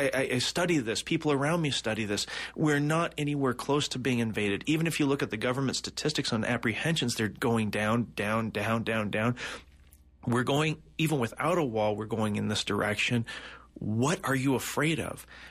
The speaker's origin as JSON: {"language": "English", "town": "McMinnville", "region": "Oregon", "country": "United States", "said": "I'm originally from McMinnville, Oregon. It's almost impossible for me to convince people back home that we're not being invaded."}